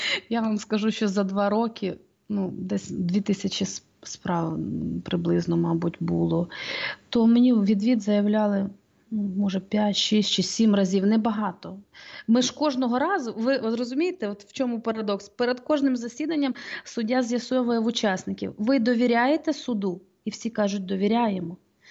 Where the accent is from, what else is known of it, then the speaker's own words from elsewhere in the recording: Rivne Oblast, Ukraine; Ні, я місцева, я з Полісся Рівненського